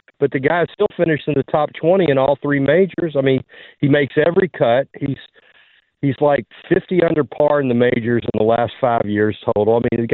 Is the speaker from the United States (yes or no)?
yes; Kentucky, United States; also born or lived in Louisiana; Well, I'm going to come up there. I grew up in Kentucky, and I went to LSU.